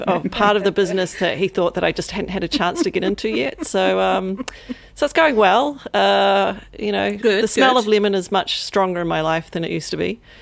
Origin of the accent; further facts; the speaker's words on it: New Zealand; So coming from New Zealand specifically, growing up in New Zealand, you've got different mythology that you get exposed to as well when you're growing up.